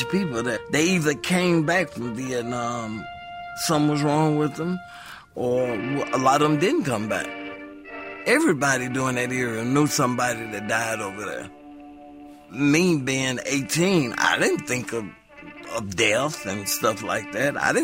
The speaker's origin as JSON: {"language": "English", "town": "Chicago", "region": "Illinois", "country": "United States", "tie": "born or raised there", "also_born_or_lived": "Northport, Alabama", "said": "I was born in Northport, Alabama, but I grew up in Chicago, the South Side."}